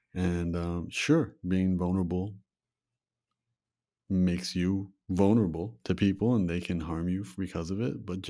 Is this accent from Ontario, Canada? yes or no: yes; Toronto, Ontario, Canada; I'm from Toronto, the hockey team's the Maple Leafs.